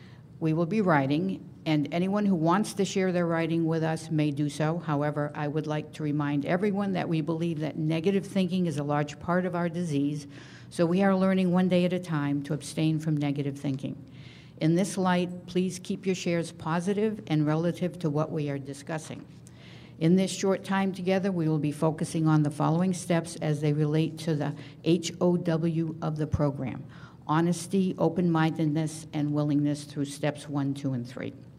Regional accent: Fort Worth, Texas, United States; I'm from Fort Worth, Texas.

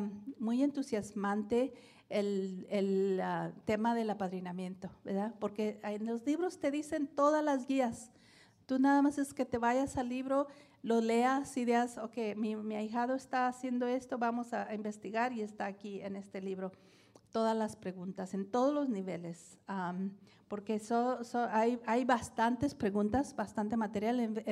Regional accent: Mexico; como yo que soy de México

